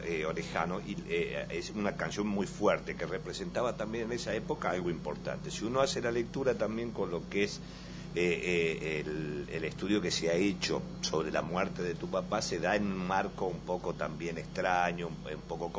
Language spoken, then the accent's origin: Spanish; Aguilares, Tucumán, Argentina; Yo era de un pueblo, soy tucumano, soy de Aguilares.